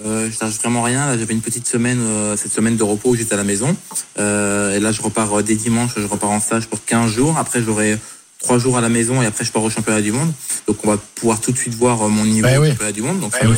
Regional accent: France; Si moi aussi je suis français

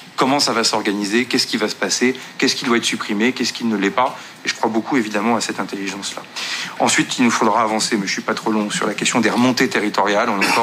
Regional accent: Normandy, France; comme on dit chez moi en Normandie

